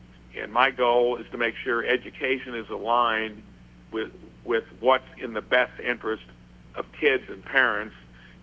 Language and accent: English; Jasper, Indiana, United States; any Hoosier can come visit me generally on Fridays if you arrange it ahead of time in my hometown of Jasper.